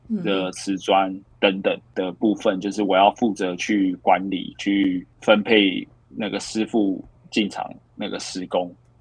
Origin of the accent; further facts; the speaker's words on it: Taipei, Taiwan; 我是台北人，然后我就跑到云林的一家建筑师事务所工作这样子